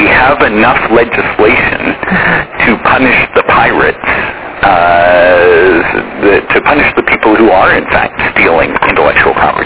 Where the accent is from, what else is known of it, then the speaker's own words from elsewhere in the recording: Canada; I'm just sort of hard-pressed as a Canadian